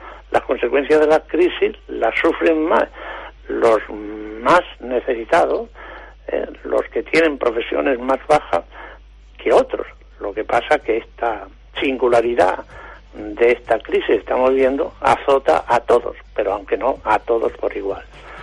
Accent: Extremadura, Spain; somos gitanos, somos extremeños, somos españoles, pero principalmente somos ciudadanos del mundo.

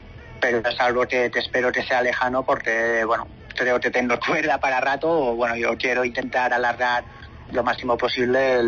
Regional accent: Balearic Islands, Spain; Yo soy de Mallorca, bueno, cada uno tira un poco para lo suyo, ¿no? Mi mujer tira más para Huesca, yo más para Mallorca.

